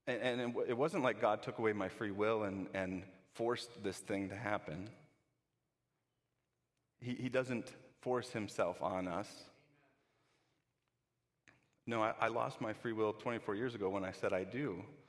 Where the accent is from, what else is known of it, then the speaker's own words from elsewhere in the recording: Kenosha, Wisconsin, United States; And I grew up in Kenosha